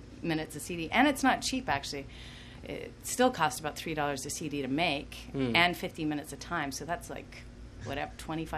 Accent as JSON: {"language": "English", "country": "Canada", "lives_now": "New York, United States", "said": "We moved to New York. I'm from Canada."}